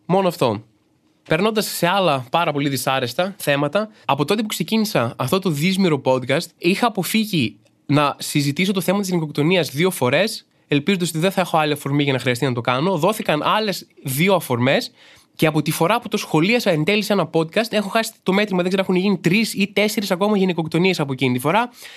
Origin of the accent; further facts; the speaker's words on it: Greece; για να προσφέρω κι εγώ ως Έλληνας στον τόπο μου.